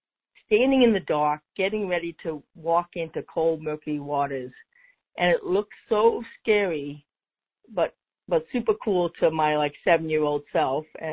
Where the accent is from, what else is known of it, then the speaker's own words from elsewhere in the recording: Long Beach, New York, United States; So I was born in New York City. You could probably hear that. My family moved out to Long Beach, Long Island